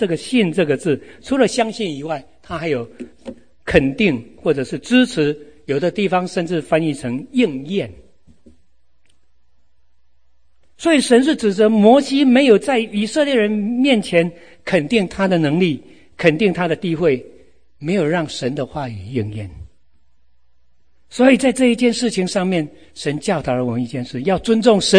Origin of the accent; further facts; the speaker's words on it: China; 我们中国人比美国人更怕没钱呢。